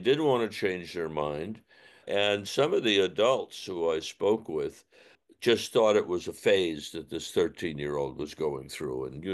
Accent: Connecticut, United States; I mean, I was growing up in Connecticut, and how's a little Connecticut kid get excited about this at 13 years old?

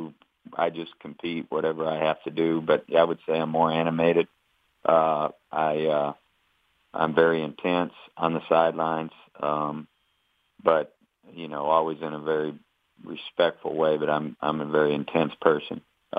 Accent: South Dakota, United States; I'm from South Dakota and I grew up here and went to Huron High School and went to the U and graduated from here.

